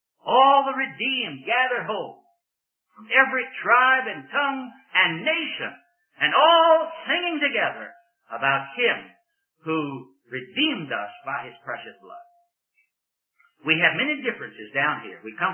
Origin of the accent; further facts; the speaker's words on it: Virginia, United States; it happened back in my home state of Virginia.